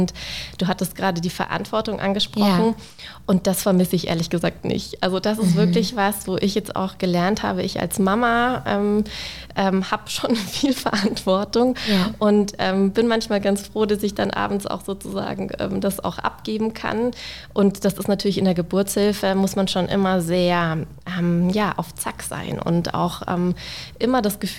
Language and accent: German; Munich, Bavaria, Germany; dann doch in München letztendlich, meine Heimatstadt.